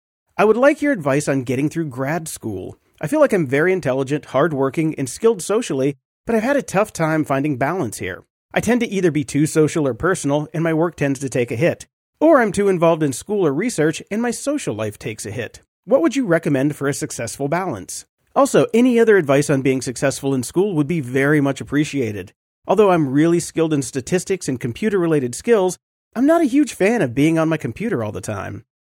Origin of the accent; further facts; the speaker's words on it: Arkansas, United States; I have 3 brothers. I'm from Arkansas, so it's complicated, and I'm the 2nd oldest